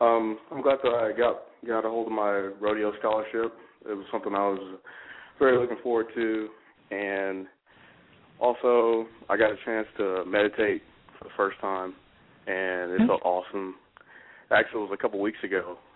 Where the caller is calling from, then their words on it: Texas, United States; I'm calling from Texas.